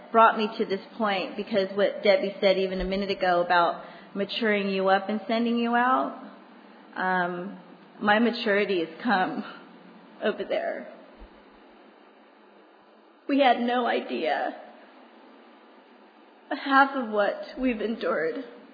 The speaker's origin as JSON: {"language": "English", "country": "United States", "lives_now": "Australia", "said": "I'm from America, actually. Mexican, born in America, living in Australia, and a citizen of heaven."}